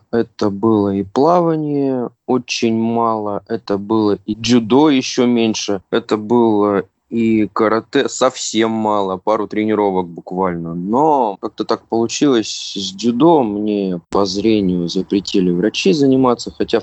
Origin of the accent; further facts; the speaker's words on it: Yekaterinburg, Sverdlovsk Oblast, Russia; now in Khabarovsk, Russia; 30 лет, сам родом из Екатеринбурга, на данный момент проживаю в Хабаровске.